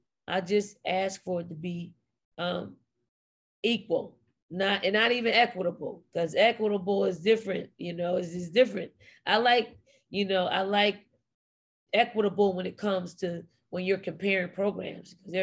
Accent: Philadelphia, Pennsylvania, United States; That's what we do when we're from Philly. You know, we take the good, the bad, the ugly of Philly, and that's who we are.

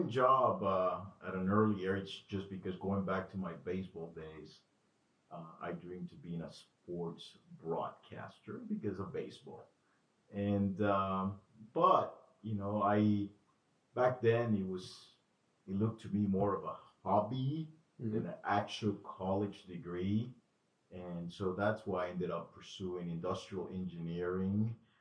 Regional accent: Honduras; also born or lived in Nicaragua; We grew up in Honduras, although we are from Nicaragua, because of political instability in our country.

